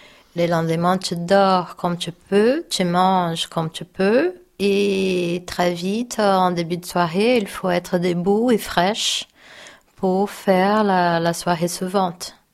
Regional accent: Belo Horizonte, Minas Gerais, Brazil; moved away as an adult; now in France; Je viens du sud-est du Brésil, Minas Gerais, Belo Horizonte. Je suis arrivée en France en novembre de 2005.

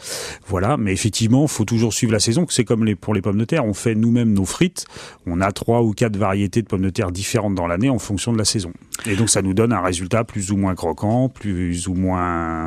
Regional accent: Saint-Julien-de-Concelles, Pays de la Loire, France; moi je suis de Saint-Julien-de-Concès. Donc c'est le pays de la fraise et du muguet et j'ai été bercé tout le temps avec la fraise commune

